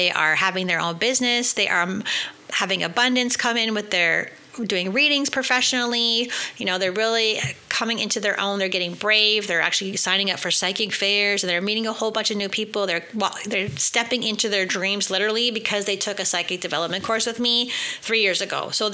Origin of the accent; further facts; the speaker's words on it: Canada; That's me, even though I'm Canadian. We got our own problems over here, guys.